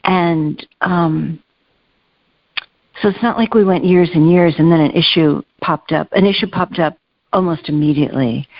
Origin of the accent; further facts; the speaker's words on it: New York, United States; And what we didn't realize is we are both from New York State